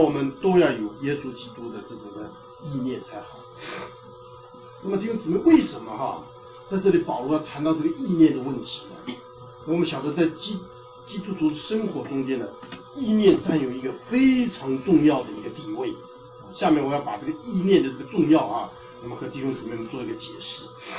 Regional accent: China; 在我们中国人呢，我喜欢用这么一句话啊

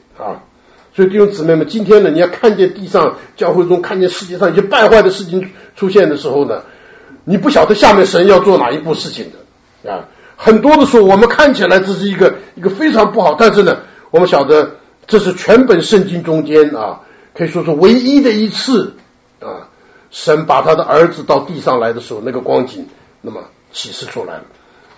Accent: China; 我觉得很遗憾的啊，在我们中国人中间有一个很有名的一个传道人呢

